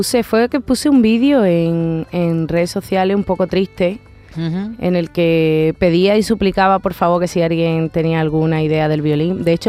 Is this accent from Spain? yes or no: yes; Almonte, Andalusia, Spain; que tengo que decir que yo soy de Almonte